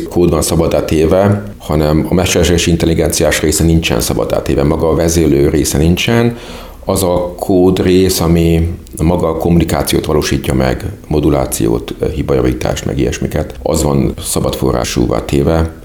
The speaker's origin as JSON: {"language": "Hungarian", "country": "Hungary", "said": "Én matematikusként, meg magyarként kapcsoltam ehhez a csapathoz, különböző munkákat csináltunk együtt, hát 1997-ben mentem ki."}